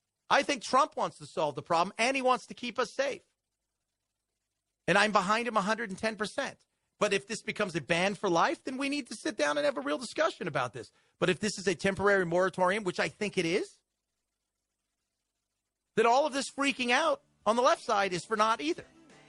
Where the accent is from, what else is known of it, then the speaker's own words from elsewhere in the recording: Long Beach, California, United States; I grew up in Long Beach, California.